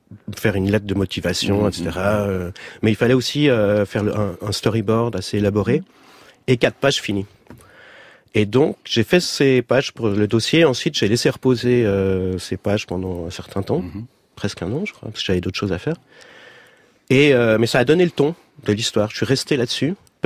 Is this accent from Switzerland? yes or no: yes; Switzerland; je suis suisse et que je sais